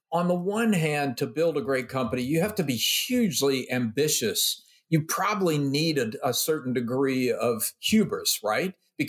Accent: Tennessee, United States; I grew up in Tennessee on Lookout Mountain, and there was a place called Ruby Falls

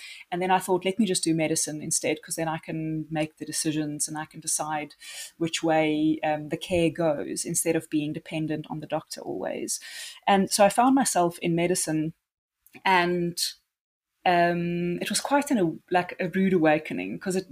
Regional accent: Free State, South Africa; But I grew up in the Free State on a farm, and I really grew up quite close to the land.

